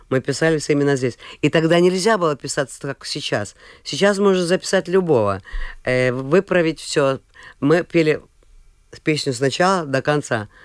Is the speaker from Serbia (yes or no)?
no; Latvia; born there; Russian is a second language; А я себя считала, что я латвийская певица, потому что я родилась в Латвии, заканчивала латышскую школу. Я первую книжку на русском языке прочитала в 19 лет, еле-еле.